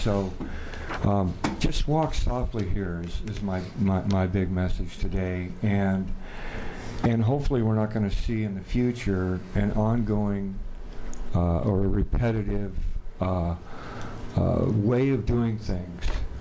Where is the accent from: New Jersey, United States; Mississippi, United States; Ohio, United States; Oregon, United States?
Oregon, United States; Good afternoon … I'm from Clackamas County.